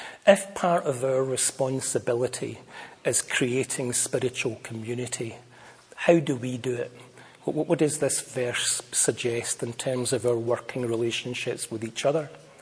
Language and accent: English; Scotland, United Kingdom; I'm Scottish enough to express my irritation freely and easily.